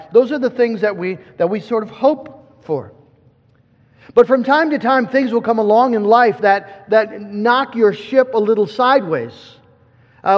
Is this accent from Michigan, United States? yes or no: yes; Michigan, United States; which I knew very little about, though I was from West Michigan